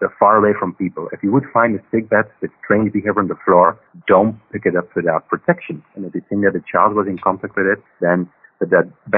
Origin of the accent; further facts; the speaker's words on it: Belgium; I'm originally from Belgium.